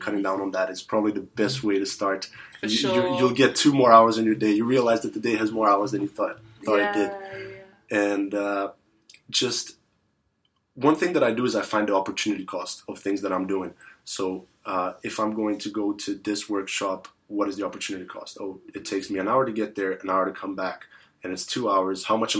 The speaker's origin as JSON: {"language": "English", "country": "Brazil", "second_language": "English", "said": "if I think about Brazil, which is where I come from, that's my home country, we really need it."}